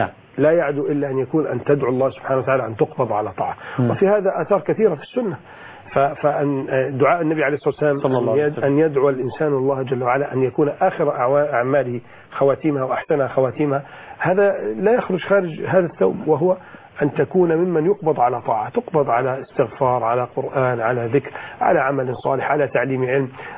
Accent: Saudi Arabia; عندنا في السعودية

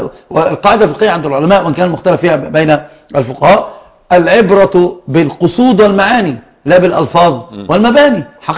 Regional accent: Egypt; عندنا في مصر

